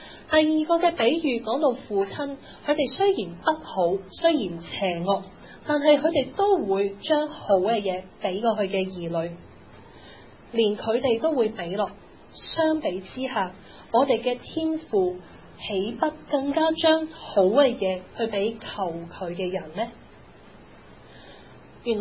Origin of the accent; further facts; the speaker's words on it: China; 不过我们中国人有句说话，苦毒不吃盐